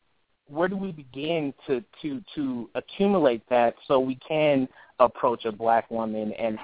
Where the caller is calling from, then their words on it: California, United States; I'm calling from Bay Area, California.